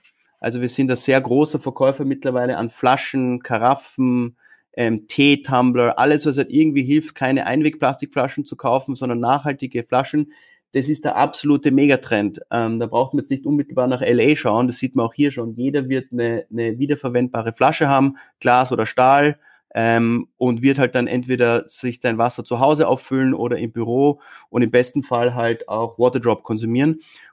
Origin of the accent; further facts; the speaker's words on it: Austria; wir sind stolze Österreicher und versuchen eben aus Wien raus eine globale Marke zu bauen.